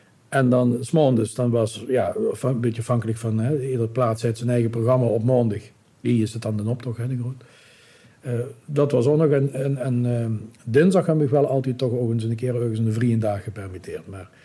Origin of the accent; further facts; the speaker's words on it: Beek, Limburg, Netherlands; ik spreek natuurlijk een ander dialect. Hè. Ik ben uit Zuid-Limburg, goed Beek.